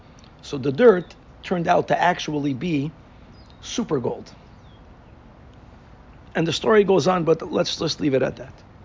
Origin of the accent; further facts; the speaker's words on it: Brazil; Let me just on the side, just something cute, that I come from Brazil. In Brazil, it wasn't difficult to bribe.